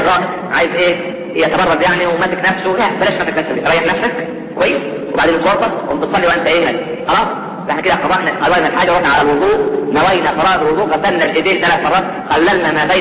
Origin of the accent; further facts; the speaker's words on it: Egypt; احنا كمصريين